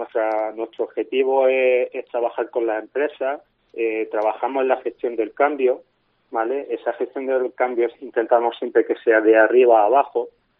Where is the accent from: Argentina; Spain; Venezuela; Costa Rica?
Spain; Alcaudete, Andalusia; now in Madrid, Spain; Sí, Alcautech, en honor a mi pueblo, Alcaudete. Yo la verdad es que hace más de 25 años que no vivo en Alcaudete, pero bueno, tiene esa parte, la raíz nunca se puede perder, ¿no?